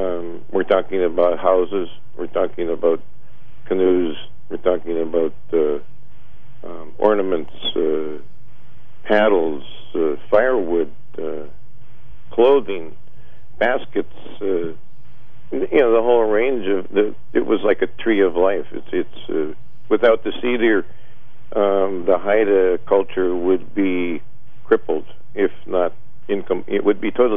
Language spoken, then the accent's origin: English; Juneau, Alaska, United States; in addition to saying that I came from Alaska to show my support.